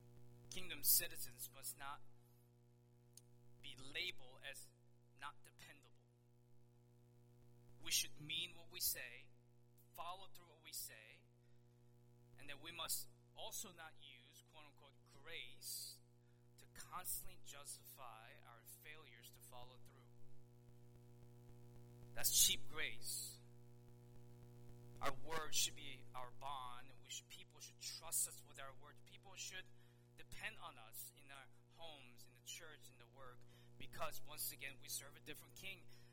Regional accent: the South, United States; I grew up in the South, so that every language seemed to be Christian-y

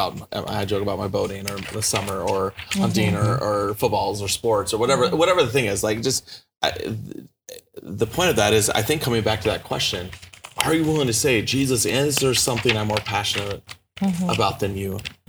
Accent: the South, United States; I was surprised, and I will admit this, that, you know, I've been growing up in the South.

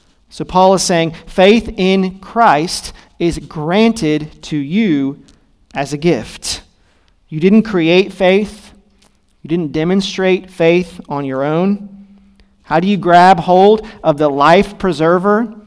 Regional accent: Las Vegas, Nevada, United States; Lots of very interesting experiences as a family growing up in Las Vegas.

